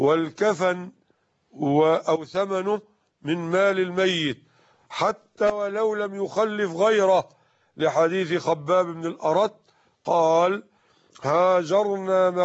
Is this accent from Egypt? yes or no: yes; Egypt; كما نقول مثلا عندنا في مصر: هذا ثوب محلاوي، أو فانيلا محلاوي، أو ملاية محلاوي، نسبة إلى المحلة الكبرى لشهرتها بهذا الصنيع.